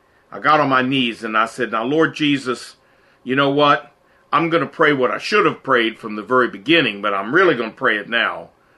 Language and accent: English; Portsmouth, Virginia, United States; I grew up in Portsmouth, Virginia. I know about that city